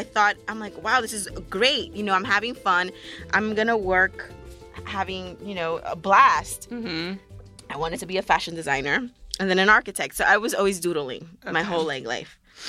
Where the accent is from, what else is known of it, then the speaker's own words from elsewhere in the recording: Queens, New York, United States; Well, I was raised in Queens. I grew up around a lot of Asian people, Koreans, Chinese.